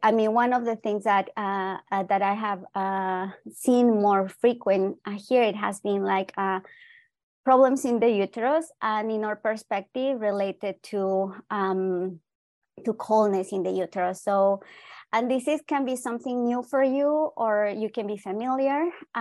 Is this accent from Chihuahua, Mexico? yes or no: no; Veracruz, Mexico; And then, I come from the Mesoamerican territory. So I come from Veracruz, and this state, it has 12 indigenous groups.